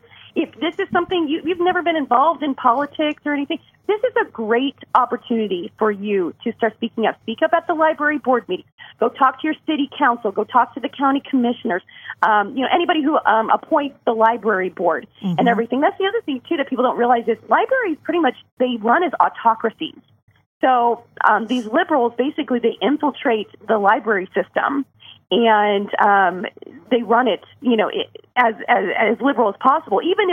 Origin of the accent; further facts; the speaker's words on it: St. Charles, Missouri, United States; Yeah, so I moved here from Missouri, from St. Charles, Missouri